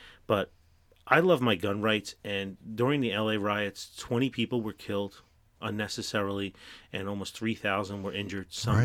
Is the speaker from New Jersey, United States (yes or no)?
yes; Newark, New Jersey, United States; You know, I grew up in Newark when the Newark riots were in 1968 in the North Ward of Newark, and I remember walking to school with the National Guard driving around